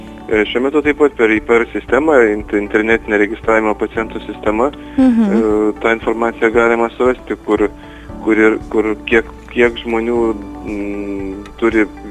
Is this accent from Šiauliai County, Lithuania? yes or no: yes; Šiauliai, Šiauliai County, Lithuania; didžiuotis, kad mes esame lietuviai, šiauliečiai